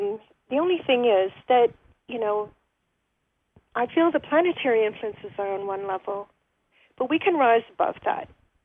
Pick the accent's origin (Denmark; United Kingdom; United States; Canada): Canada; I'm a Canadian